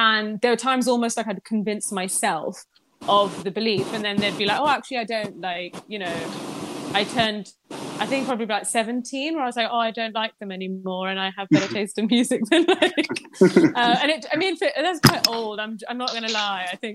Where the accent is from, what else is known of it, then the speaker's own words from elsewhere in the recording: Pakistan; create this image of me growing up in Pakistan